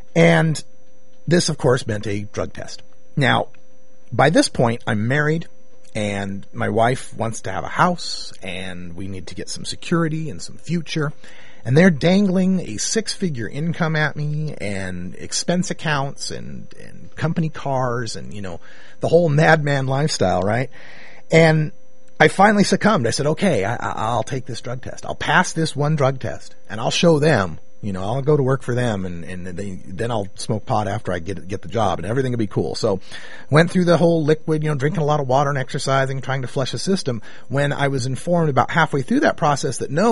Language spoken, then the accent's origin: English; Idaho, United States; led to me coming back to my home state of Idaho and settling down as a software instructor